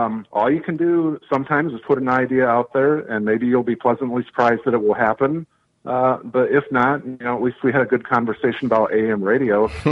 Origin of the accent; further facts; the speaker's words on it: Michigan, United States; Growing up, I was a huge fan growing up in Michigan of the Big 8, CKLW, the big 50,000-watt flamethrower from across the river in Detroit.